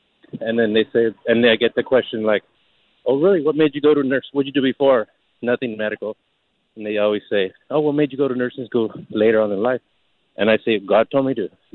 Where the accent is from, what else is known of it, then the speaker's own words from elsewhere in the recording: East Los Angeles, California, United States; I grew up in East L.A. There was violence and drugs and gangs and stuff.